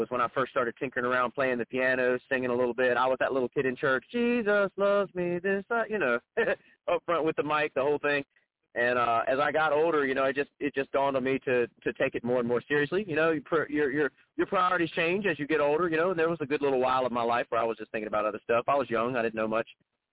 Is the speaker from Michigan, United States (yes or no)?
no; Wilmington, North Carolina, United States; I'm from Wilmington, North Carolina. I was born and raised in Wilmington, well, right outside of Wilmington, country boy at heart. So grew up on a farm